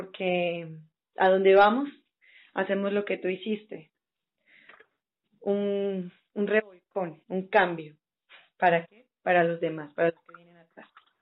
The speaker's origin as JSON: {"language": "Spanish", "country": "Colombia", "said": "llevar muy en alto el nombre de nuestro país y cambiar un tanto la perspectiva que tienen de lo que somos como colombianos."}